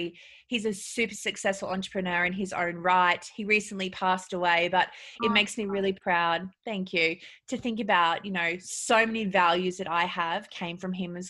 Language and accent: English; Australia; also born or lived in United States; growing up in Australia where everyone wants to be this tiny, tiny person, and going to America where it's okay to have hips and boobs